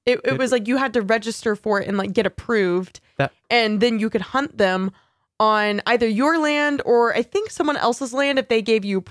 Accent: Texas, United States; Like, I am from Texas, and there are goats in certain places in the more rural areas

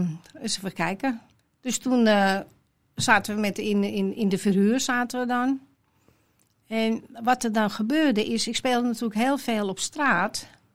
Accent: Den Helder, North Holland, Netherlands; also born or lived in Amsterdam; Ja, in de Groen van Prinsenstraat. En daar heb ik een stuk van mijn jeugd doorgebracht. En op mijn 8e zijn we verhuisd naar Den Helder.

